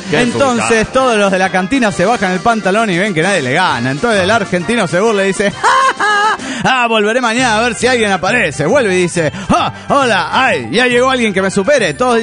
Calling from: North Carolina, United States; de North Carolina, Estados Unidos del Gabacho

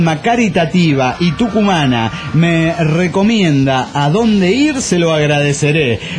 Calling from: Cochabamba, Bolivia; Soy hoy juguetero de Cochabamba, Bolivia.

